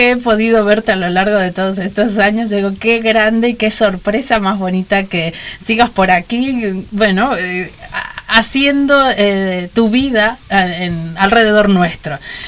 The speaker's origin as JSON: {"language": "Spanish", "country": "Argentina", "lives_now": "El Prat de Llobregat, Spain", "said": "pratense de origen argentino."}